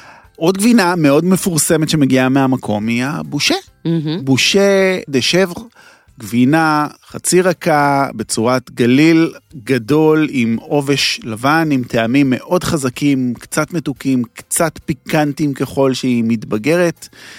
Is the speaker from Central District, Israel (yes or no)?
no; Tel Aviv, Tel Aviv District, Israel; אני מאוד אהבתי כשהייתי ילד, היה מסעדה ליד הבית שלי בפארק הירקון